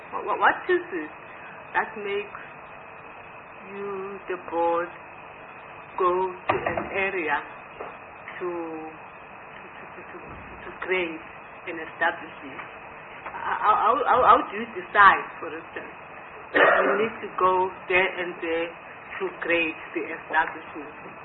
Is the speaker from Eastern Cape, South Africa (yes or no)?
yes; Eastern Cape, South Africa; You see, I come from the Eastern Cape